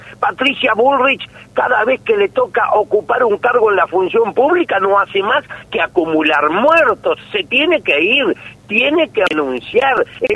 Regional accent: Patagonia, Argentina; Yo, mire, soy patagónico, ni siquiera en la nieve he usado un pasamontaña.

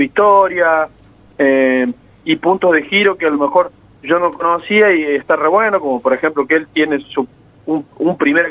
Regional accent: Bell Ville, Córdoba, Argentina; Yo soy de Belleville y cuando era más chico, todavía estaba estudiando y eso

